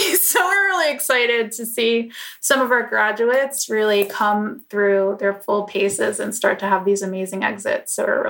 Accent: New York, United States; moved away as an adult; now in Los Angeles, United States; So I grew up in New York, but I came out to LA in 2007

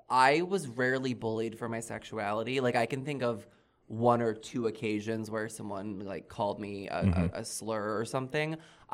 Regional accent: Indiana, United States; So being a queer person from Indiana is interesting because you are unlike everyone around you

